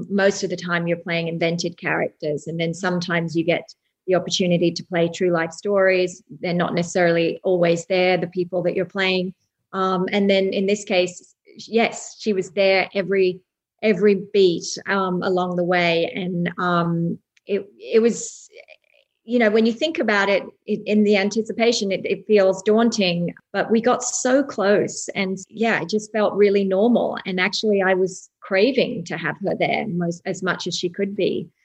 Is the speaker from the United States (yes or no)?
no; Australia; luckily I'm an Aussie